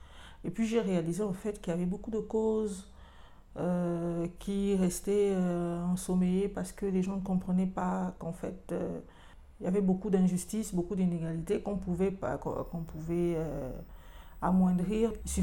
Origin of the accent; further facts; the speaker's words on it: Gabon; J'ai 49 ans, je suis gabonaise